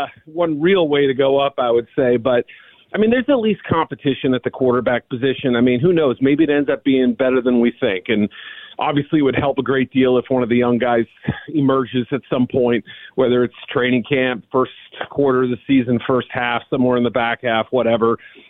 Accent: Boston, Massachusetts, United States; Yeah, I mean, I grew up in Boston in the 80s, and I saw that happen with the Celtics and Lakers

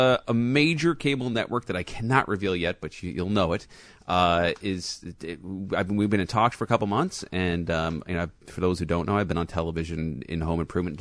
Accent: LaGrange, United States; because we're actually shooting it in and around my hometown, which Oakland? Happens to be Wendy's.

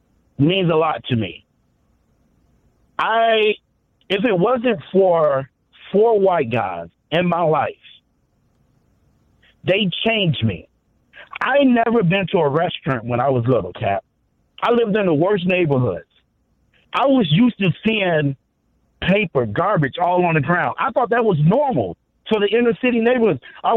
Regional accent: Chicago, Illinois, United States; moved away as an adult; now in Lombard, United States; I lived in the inner city. I came from Cabrini Green. I came from the Inglewood area. At 25 years old, I decided, met a nice woman, my son, mother. We moved out to the suburbs

